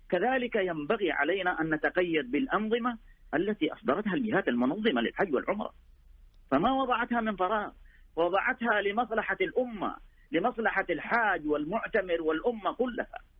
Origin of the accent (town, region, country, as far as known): Saudi Arabia